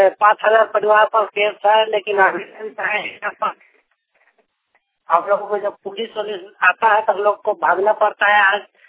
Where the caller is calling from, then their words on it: Bardah, Bihar, India; मैं ग्राम बरदाह पंचायत से बोल रहा हूँ, जिला मोतिहारी पूर्वी चंपारण हुआ।